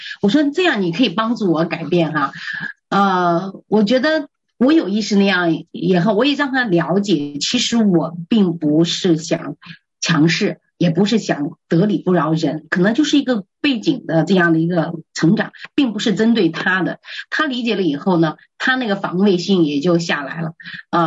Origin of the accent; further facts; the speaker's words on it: China; 特别我们从国内出来的哈